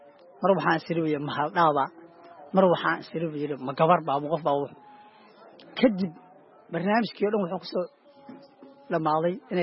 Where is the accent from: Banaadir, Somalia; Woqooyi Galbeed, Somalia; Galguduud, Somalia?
Galguduud, Somalia; Cawlaq; born there; taariikh nololeedkayga haddii aan kaaga warramo aniga waxaan ku dhashay gobolka Galgaduud gaar ahaan degmada Cawlaq